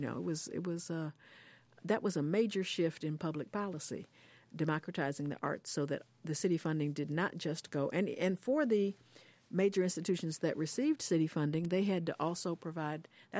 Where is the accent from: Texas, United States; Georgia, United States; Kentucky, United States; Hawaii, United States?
Georgia, United States; Atlanta; Atlanta, growing up in Atlanta was a magical place.